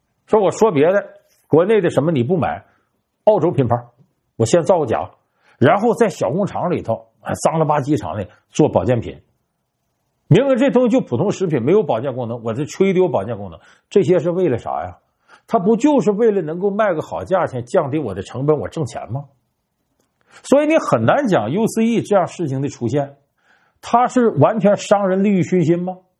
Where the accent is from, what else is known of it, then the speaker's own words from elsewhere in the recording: Harbin, Heilongjiang, China; 你比方说前不久我的老家哈尔滨居然出现了8块钱一碗的兰州牛肉拉面